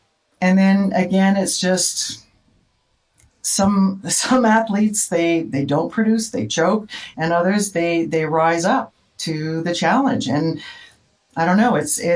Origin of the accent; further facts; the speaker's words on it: Toronto, Ontario, Canada; I grew up in Toronto.